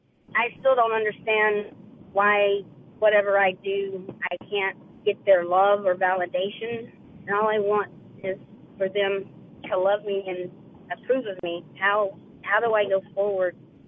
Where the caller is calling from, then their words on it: Phoenix, Arizona, United States; from Phoenix